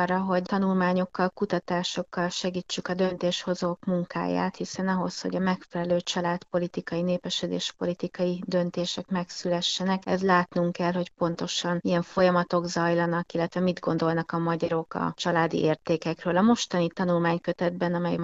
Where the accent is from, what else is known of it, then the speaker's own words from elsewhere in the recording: Hungary; hogy azért ezzel nem csak mi magyarok vagyunk így